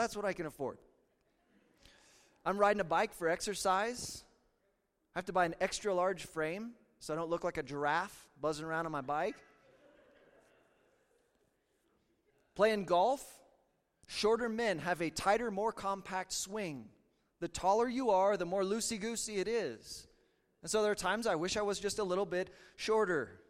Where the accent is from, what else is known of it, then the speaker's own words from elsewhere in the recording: Kansas, United States; I grew up in Southeast Kansas.